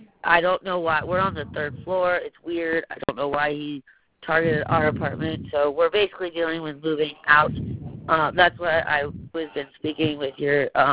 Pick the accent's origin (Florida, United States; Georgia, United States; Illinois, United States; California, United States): Florida, United States; now in Arvada, United States; Actually, I'm from here, but I've been in Denver about 15 years, but I grew up in Florida.